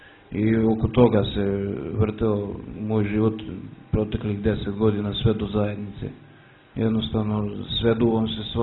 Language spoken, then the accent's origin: Serbian; Apatin, Vojvodina, Serbia; imam 27 godina, dolazim iz Apatina